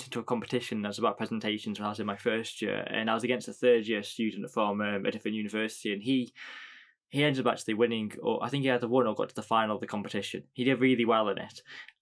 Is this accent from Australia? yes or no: no; West Midlands, United Kingdom; accent: Stoke; I'm from Stoke, so. Staffordshire, not Stoke, but I have a Stoke accent.